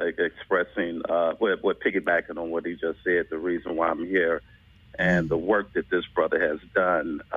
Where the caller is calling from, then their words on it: Philippines; I'm calling from the Philippines, brothers and sisters.